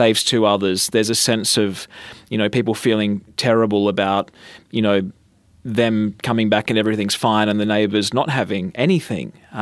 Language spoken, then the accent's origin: English; Batemans Bay, New South Wales, Australia; My hometown is Batemans Bay. That's where I grew up.